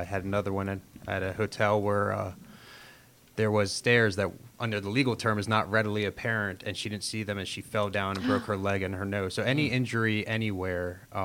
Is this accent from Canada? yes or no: no; Sandy Springs, Georgia, United States; and I'm from here, I'm from Sandy Springs, at a very low pay